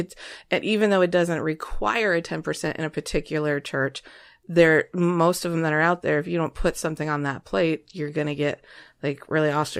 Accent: Asheville, North Carolina, United States; Okay, we're from Asheville.

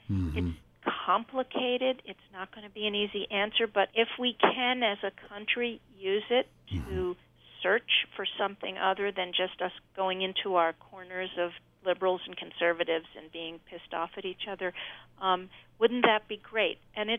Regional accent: New York, United States; since I'm a New Yorker

